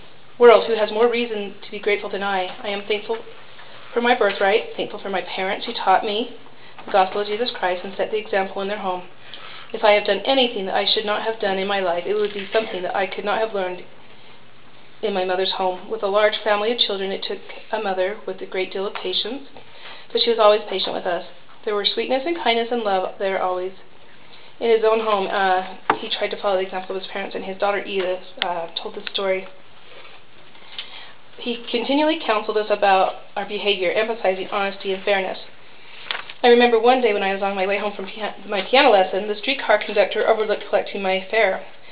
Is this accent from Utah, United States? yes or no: yes; Salt Lake City, Utah, United States; I grew up in Salt Lake City. When 8 years of age, I was baptized in City Creek.